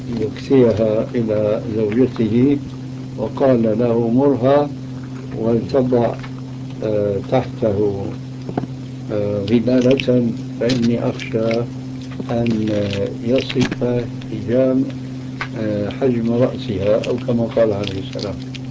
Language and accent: Arabic; Syria; وأنا شامي طبعا،